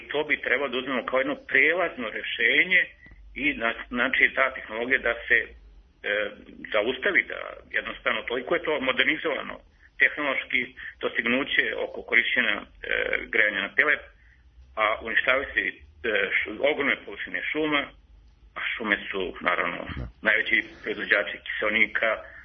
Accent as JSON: {"language": "Serbian", "region": "Šumadija and Western Serbia", "country": "Serbia", "said": "Ja sam sa Plane Zlatar, tako da mi je to jako, nažalost, poznato."}